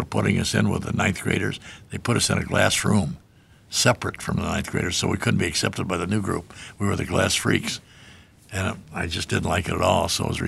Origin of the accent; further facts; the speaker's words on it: Detroit, Michigan, United States; born there; Yeah, Detroit. I was born in Detroit December 31st, 1924, and that's when Detroit was, you know, a great city, third largest city in America